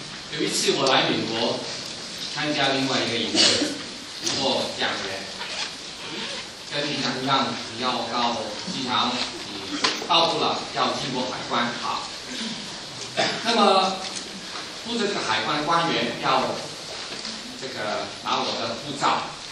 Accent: Hong Kong; born there; 我出生在香港，香港人在回归之前这个身份都有危机的

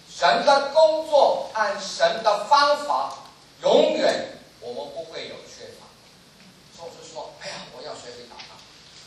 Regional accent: Hong Kong; 我说我是从香港来

